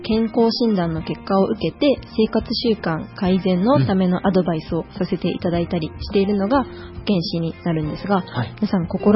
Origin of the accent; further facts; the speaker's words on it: Numazu, Shizuoka, Japan; 生まれ育った沼津市にこれからも住みたい、住む人の役に立ちたいという思いから、大学を卒業後沼津市の保健師として働かせていただいています。